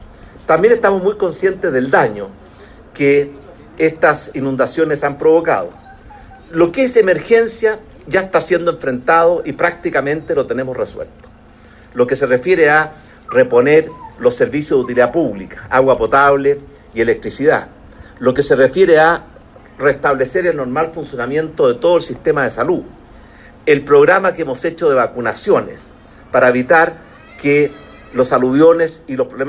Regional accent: Chile; aquí todos somos chilenos

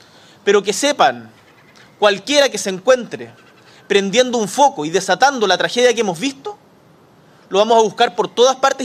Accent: Chile; Así somos los chilenos

